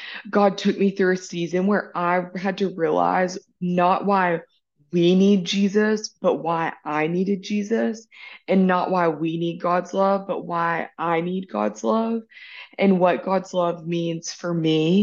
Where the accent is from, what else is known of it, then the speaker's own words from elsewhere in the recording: Alabama, United States; Growing up in Alabama, like, you know, we live in the Bible Belt.